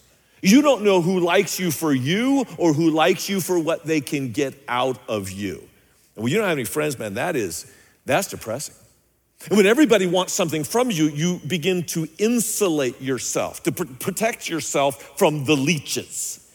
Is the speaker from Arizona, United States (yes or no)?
yes; Phoenix, Arizona, United States; I'm from Phoenix. I'm coming here to escape.